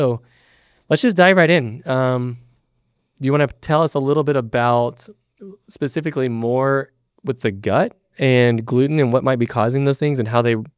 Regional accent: Houston, Texas, United States; In fact, I am actually from Houston. I'll be gone in a few days, but I need to get some training in with some of our great trainers out here.

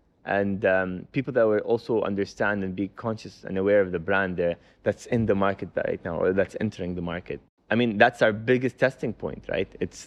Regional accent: Dubai, United Arab Emirates; starting with Dubai as a homegrown concept, because we're both from Dubai and we wanted to start something from Dubai itself rather than franchising.

